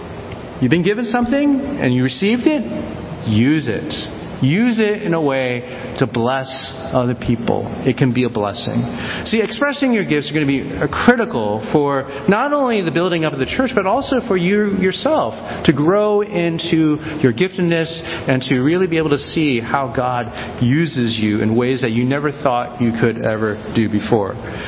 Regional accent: United States; whether it be linguistically, I'm fully American, I only speak one language, right?

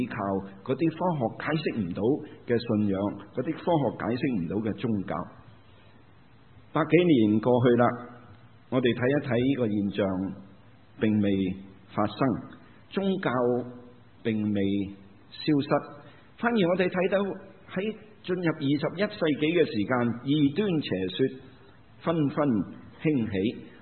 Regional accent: Guangdong, China; 我们广东人叫做咸丰年

